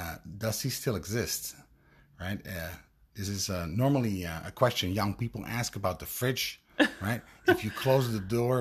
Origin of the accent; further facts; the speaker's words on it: Netherlands; I'm actual blonde because I'm from the Netherlands.